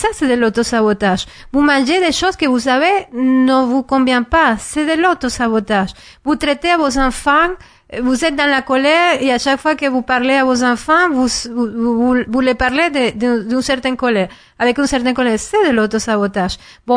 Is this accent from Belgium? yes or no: no; Venezuela; je viens de loin et dans mon pays aussi, je viens du Venezuela.